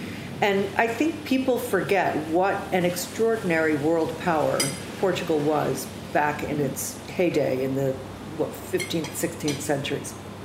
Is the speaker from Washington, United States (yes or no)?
no; New York, United States; Uh-huh, that's my hometown.